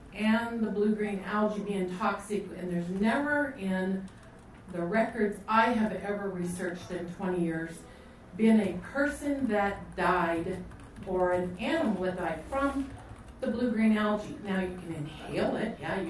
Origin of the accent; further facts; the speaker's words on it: Iron Gate, California, United States; from Iron Gate.